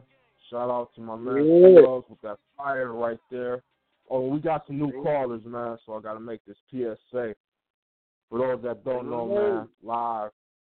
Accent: Michigan, United States; out here in my home state of Michigan.

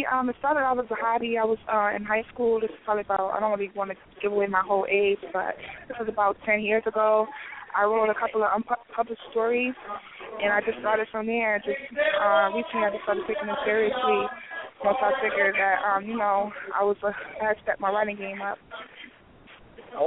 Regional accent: Hartford, Connecticut, United States; Well, I'm from Hartford, Connecticut

